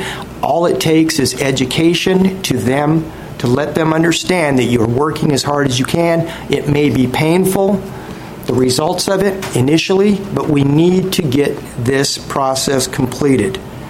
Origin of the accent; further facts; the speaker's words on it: Tacoma, Washington, United States; I'm from Tacoma.